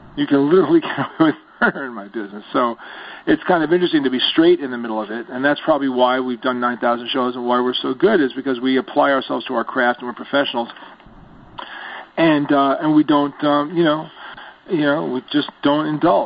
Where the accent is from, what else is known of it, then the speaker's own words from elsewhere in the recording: New York, United States; I can't believe I'm a New Yorker. I can't do something for my fellow New Yorkers.